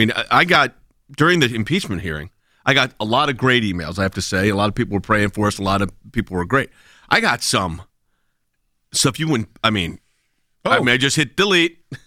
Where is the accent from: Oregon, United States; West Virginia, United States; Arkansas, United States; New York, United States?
New York, United States; Brooklyn; I was from Brooklyn.